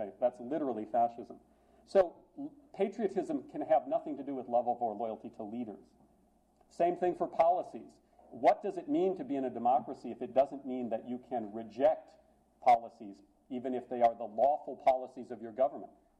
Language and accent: English; North Dakota, United States; now in Texas, United States; I'm from North Dakota. It's prairie. It's this beautiful, flat, usually covered with snow kind of place, right?